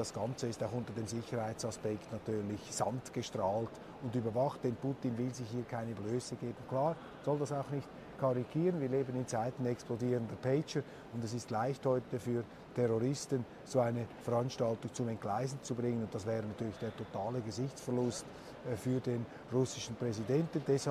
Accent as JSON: {"language": "German", "country": "Switzerland", "said": "als Schweizer möchte ich vielleicht eher betonen, wie die dann herausfinden, weil wir Schweizer haben ja das Privileg, wir sind klein und neutral"}